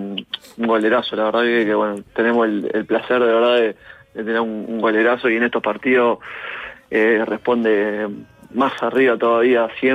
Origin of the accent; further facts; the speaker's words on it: Montevideo, Uruguay; en el equipo de barrio donde me crié, en Malvin Norte.